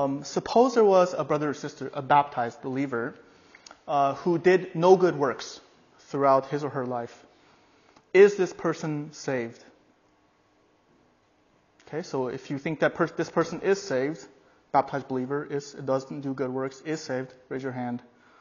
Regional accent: California, United States; I'm from California, so my pronunciation is not quite the same as English and Scottish.

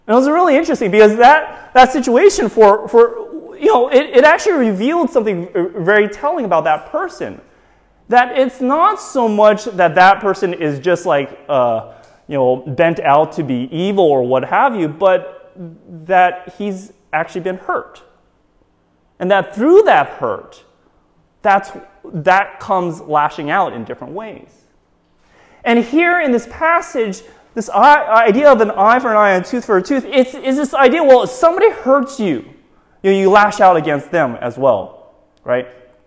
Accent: United States; now in United Kingdom; As an American, I often think that very much ingrained in me as a child was this idea of rights.

